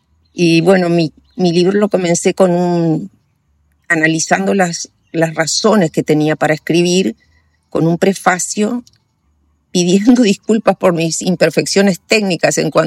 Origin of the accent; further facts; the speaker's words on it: Paraguay; accent: mixed Paraguayan and Uruguayan; moved away as an adult; now in Uruguay; mi acento, que es un poco confuso porque llevo 60 años de paraguaya y solo 18 de uruguaya, pero lo mismo se me quedó, 19 de uruguaya, pero lo mismo se me quedó un acento entremezclado que sé que no es el acento nativo de ninguno de los dos países